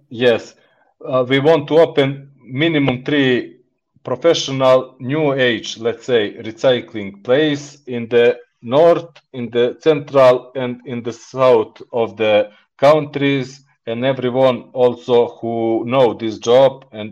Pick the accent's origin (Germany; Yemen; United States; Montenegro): Montenegro; English is a second language; I am from Montenegro.